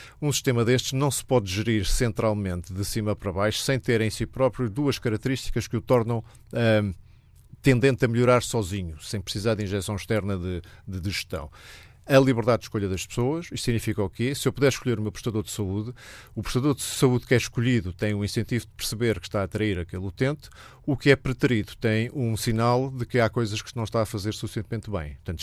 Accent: Portugal; mas há muita coisa em Portugal que a mim me insatisfaz enquanto português

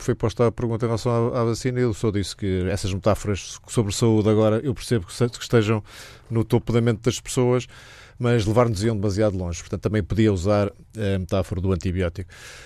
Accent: Portugal; mas há muita coisa em Portugal que a mim me insatisfaz enquanto português

